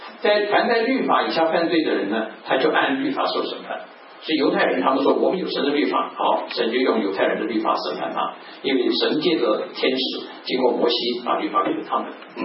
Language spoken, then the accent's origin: Chinese; China; 像我们中国人一样，在中国之外的都是野蛮人，对不对？